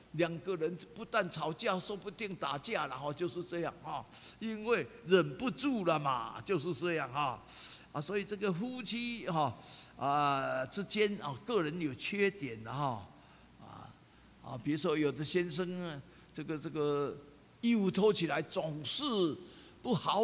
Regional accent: Taiwan; 啊，我们这个台湾人讲话哦，我说台湾话很有学问

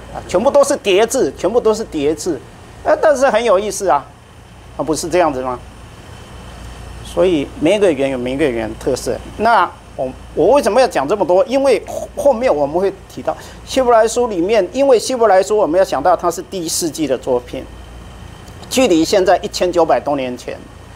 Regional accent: Taiwan; 我在德国读书的时候，然后德国同学，那当然他知道我是台湾来的

